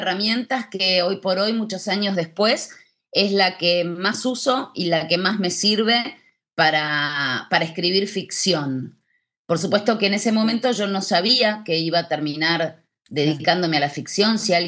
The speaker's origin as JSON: {"language": "Spanish", "region": "Buenos Aires", "country": "Argentina", "tie": "born or raised there", "said": "Yo nací en Buenos Aires, yo siempre digo que soy más porteña que el dulce de leche y que el obelisco. Soy sumamente porteña, los porteños somos unos argentinos bastante particulares."}